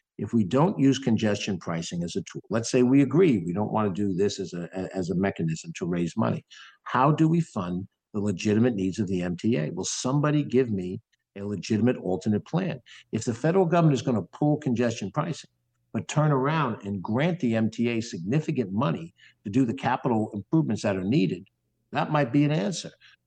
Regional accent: Mount Vernon, United States; the school children in impoverished neighborhoods like the one I grew up in Mount Vernon

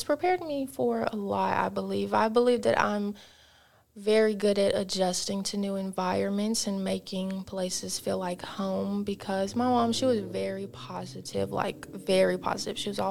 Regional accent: Brandon, Florida, United States; born there; so I was born in Brandon, Florida.

